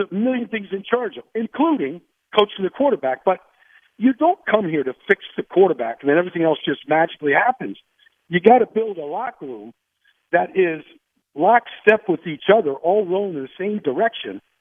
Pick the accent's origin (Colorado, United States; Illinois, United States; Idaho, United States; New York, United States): New York, United States; now in Philadelphia, United States; And I'm a New Yorker, John.